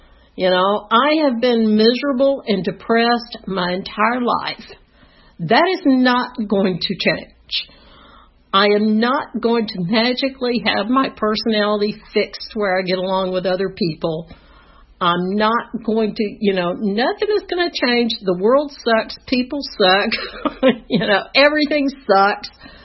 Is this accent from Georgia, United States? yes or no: yes; Atlanta, Georgia, United States; I was born in 1955 in Atlanta at Crawford Long Hospital downtown. I grew up in Buckhead.